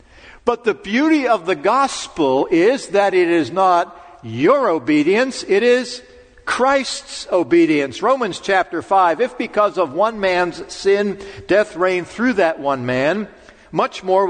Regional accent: Pittsburgh, Pennsylvania, United States; on our street where I grew up in Pittsburgh, there were kids that were younger than me

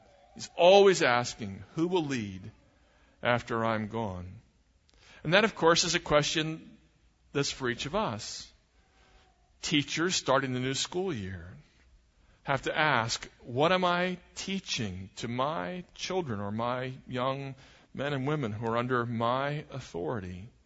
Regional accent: Pennsylvania, United States; born there; I was born in Pennsylvania, beautiful state with no mountains at all.

